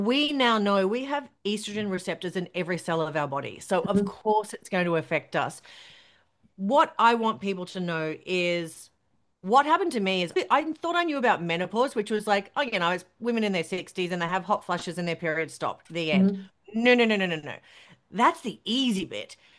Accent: Queensland, Australia; My friendship group, I grew up in country Queensland, so I moved away from my hometown for work.

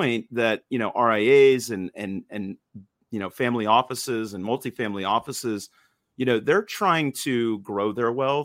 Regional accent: Georgia, United States; And I say y'all, cause I'm from Georgia. I'm not, I don't know if I'm allowed to, cause I wasn't born here

